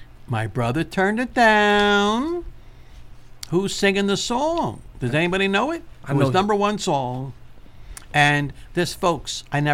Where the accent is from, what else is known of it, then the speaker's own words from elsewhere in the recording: Philadelphia, Pennsylvania, United States; That's why I grew up in Mount Airy.